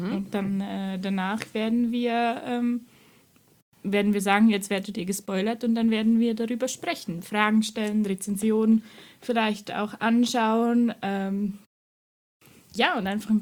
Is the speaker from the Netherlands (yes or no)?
no; Switzerland; Ich komme aus der Schweiz.